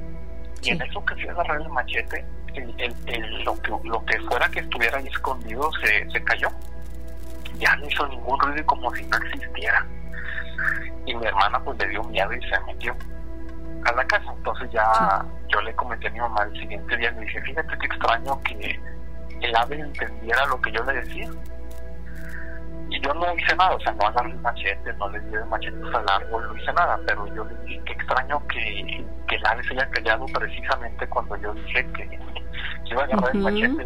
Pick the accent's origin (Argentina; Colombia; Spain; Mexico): Mexico; Monterrey, Nuevo León; moved away; pero en mi tiempo en México, cuando allá crecí y nací en Monterrey, pues sí era algo común, ¿no?